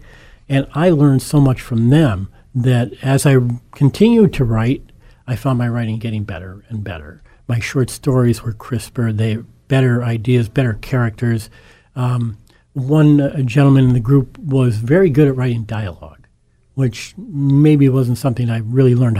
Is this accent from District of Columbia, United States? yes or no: no; Scranton, Pennsylvania, United States; Born and raised in Scranton, one of eight children. I was educated in the Scranton School District and went to the University of Scranton.